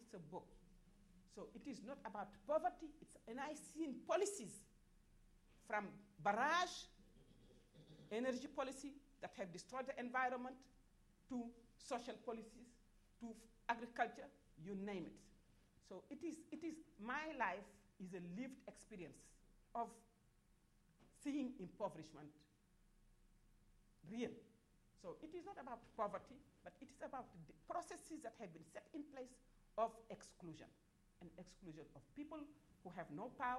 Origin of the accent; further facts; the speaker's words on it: Dakar, Senegal; I was born in the north of Senegal, on the bank of the Senegal River. And I grew up in Dakar.